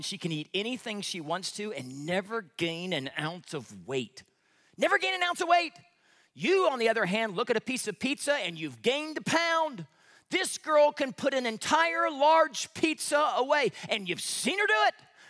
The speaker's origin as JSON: {"language": "English", "region": "Missouri", "country": "United States", "tie": "born or raised there", "said": "I grew up in Missouri, and Missouri's more like the South, and there was a lot of racism, and there was a lot of prejudice."}